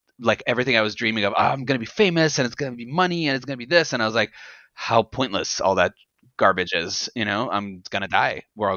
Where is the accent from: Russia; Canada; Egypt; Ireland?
Egypt; now in United States; as a young kid, it was great, man. I mean, Egypt, the one thing that's really nice about growing up in Egypt the way I did